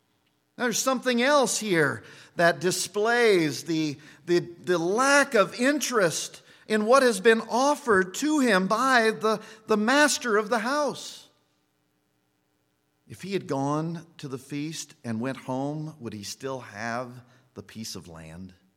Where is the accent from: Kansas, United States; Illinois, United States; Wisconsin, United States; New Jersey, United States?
Kansas, United States; Now, I grew up in Kansas, and in Kansas, we tend to be farmers.